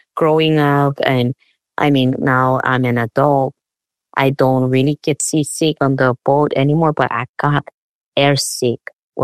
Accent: Chuuk, Micronesia; the name Peace Battle, and that's where I grew up with my family, and it's a small island.

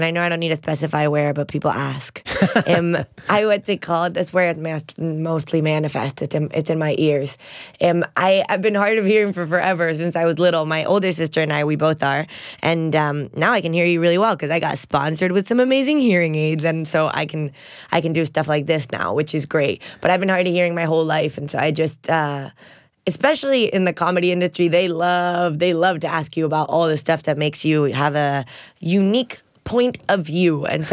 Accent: Miami, Florida, United States; now in Amsterdam, Netherlands; My mom's Mexican and my dad's Venezuelan, and I grew up in Miami, Florida. Heard of it? I grew up there. And then I now live in Amsterdam. I've been living in the Netherlands for like 7 years.

